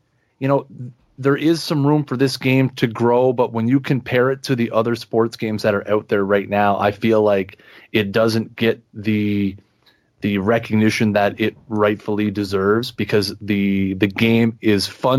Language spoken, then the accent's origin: English; Canada; I mean, I'm Canadian